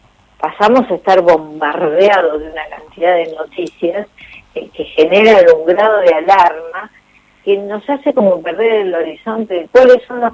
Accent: Argentina

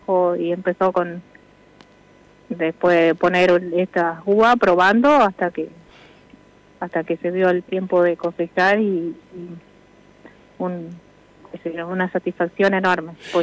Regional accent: Mendoza, Argentina; now in Pichihuinca, Argentina; Yo me vine a vivir a Pichihuinca hace 22 años que estoy acá. Soy de Mendoza.

